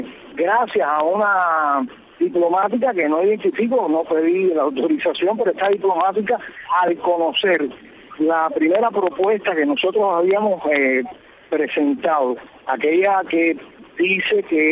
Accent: Cabañas, Artemisa, Cuba; now in Havana, Cuba; Ya ha dejado de ser mía porque soy de Cabañas, como bien has dicho.

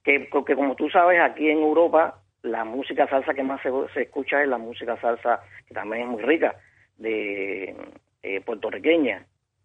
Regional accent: Cuba; oye, yo soy cubano.

